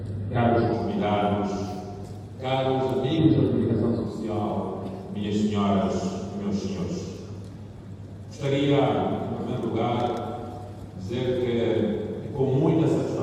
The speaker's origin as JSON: {"language": "Portuguese", "country": "Mozambique", "said": "Nós, como moçambicanos, juntos, nesta Conferência Anual do Setor Privado"}